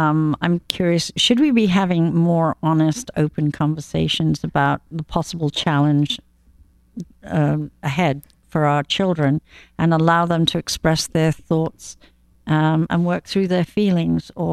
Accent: England, United Kingdom; cause I'm English

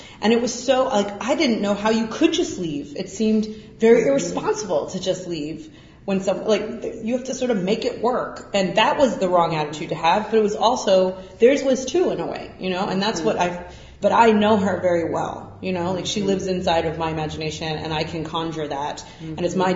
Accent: Florida, United States; I mean, I grew up in South Florida, but I'm living in northern Florida now where I teach

